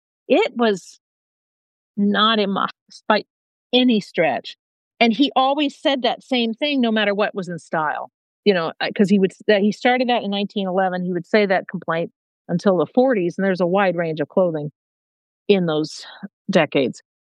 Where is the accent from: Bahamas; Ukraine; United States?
United States; Michigan; I'm from Michigan. They're from Ohio.